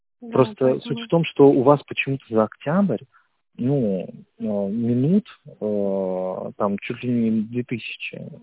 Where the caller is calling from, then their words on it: Tver, Tver Oblast, Russia; Я из Твери звоню.